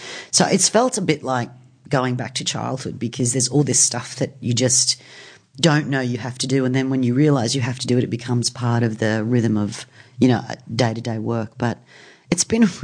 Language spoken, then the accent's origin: English; Brisbane, Queensland, Australia; Yeah, I grew up in Queensland.